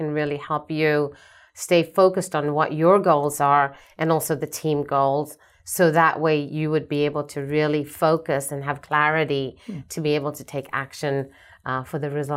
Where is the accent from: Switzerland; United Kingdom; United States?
United Kingdom; England; I'm from England.